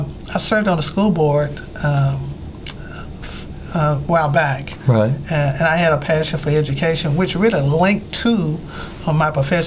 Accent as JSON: {"language": "English", "town": "Memphis", "region": "Tennessee", "country": "United States", "tie": "born or raised there", "said": "I'm a native Memphian. I grew up in North Memphis, a graduate of Manassas High School."}